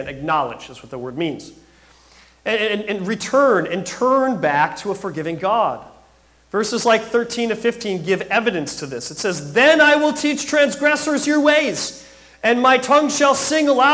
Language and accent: English; Minnesota, United States; Growing up in Minnesota, I remember hearing